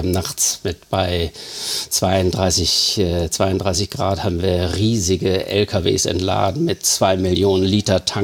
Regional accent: Hamburg, Germany; Ich bin ja hier groß geworden in Harvestehude, bin hier zum Gymnasium Eppendorf zur Schule gegangen

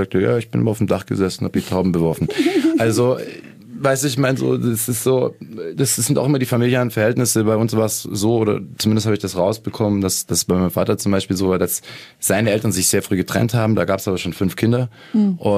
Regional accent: Lake Constance, Germany; ich bin am Bodensee aufgewachsen in der Gegend und da gab's das überall

